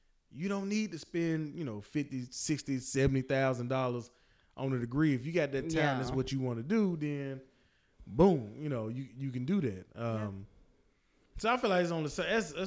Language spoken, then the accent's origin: English; Tennessee, United States; He know I'm from Tennessee.